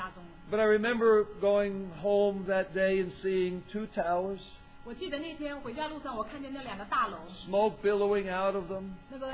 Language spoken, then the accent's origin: English; New York City, New York, United States; You know, I come from New York City.